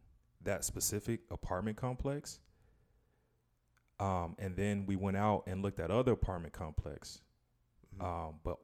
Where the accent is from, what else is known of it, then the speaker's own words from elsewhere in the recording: Houston, Texas, United States; And I'm from Houston. And Houston is the number one diverse city in the country.